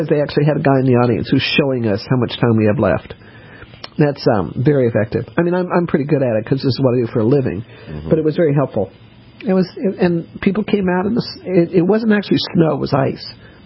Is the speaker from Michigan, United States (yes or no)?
no; Denver, Colorado, United States; I never had an umbrella. I grew up in Denver, and I didn't have an umbrella until I went away to college.